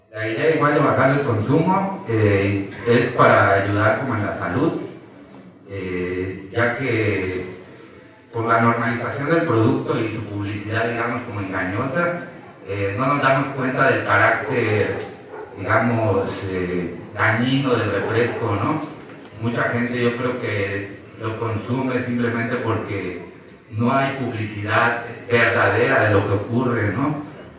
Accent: Yucatán, Mexico; now in San Cristóbal de las Casas, Mexico; soy yucateco, tengo 14 años viviendo en la ciudad de San Cristóbal

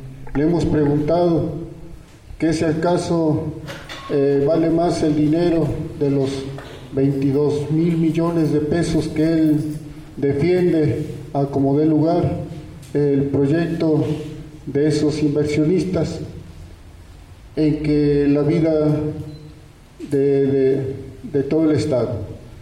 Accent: Amilcingo, Morelos, Mexico; Yo vengo de la comunidad de Amilcingo.

